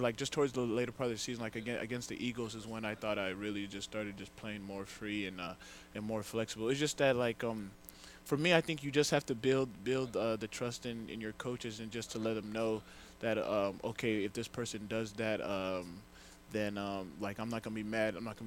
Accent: Nigeria; just being born as a Nigerian

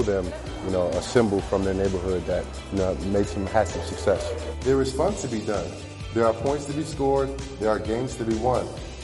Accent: Jersey City, New Jersey, United States; born there; It's always good to come back to where you're from. You know, I was born in Jersey City. I went to several public schools out here.

